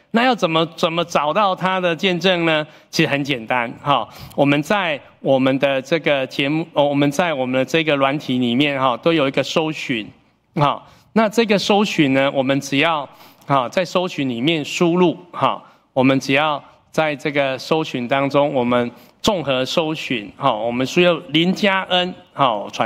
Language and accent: Chinese; Taiwan; 那我是跟他说因为我是台语环境长大，我觉得很亲切啊